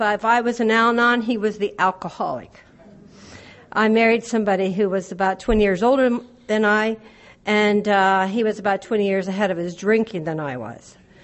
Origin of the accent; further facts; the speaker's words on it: Delaware, United States; also born or lived in Nebraska; But I'm from Delaware. My father was a military person, and there's an Air Force base in Dover. So that's how I got to Delaware from Nebraska.